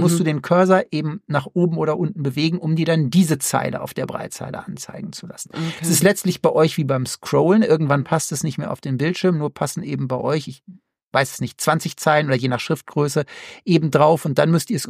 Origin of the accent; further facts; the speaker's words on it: Münster, North Rhine-Westphalia, Germany; ich komme aus Münster in Westfalen